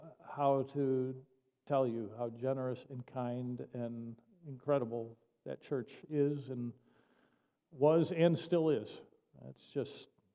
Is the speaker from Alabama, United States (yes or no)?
no; Webster, New York, United States; although I grew up in Webster, New York, I spent all my weekends down near Letchworth State Park.